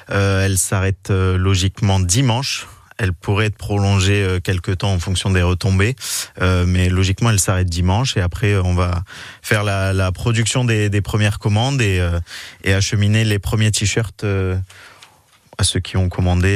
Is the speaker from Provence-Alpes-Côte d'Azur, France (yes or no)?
no; Bordeaux, Nouvelle-Aquitaine, France; Ma famille est toujours du côté de la Bastide, j'en connais. Et moi, j'ai traversé la Garonne.